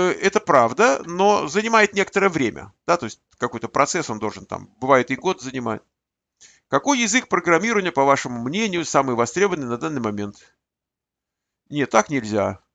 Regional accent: Moscow, Russia; born there; Я гражданин Армении. Говорит, вот армянин. Я говорю, что я армянин? Вот, пожалуйста, армянин. Но родился в Москве.

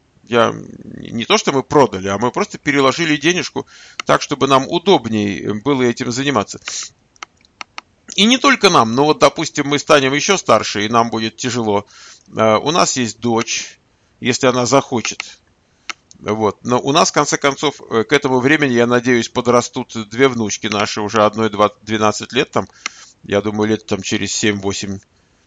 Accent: Moscow, Russia; now in California, United States; Я когда-то из Москвы. Последние 30 лет я из Кремниевой долины. Что в Калифорнии. На Калифорнийщине. А в данный момент я гуляю по Чехии. И вот оттуда вот веду этот разговор.

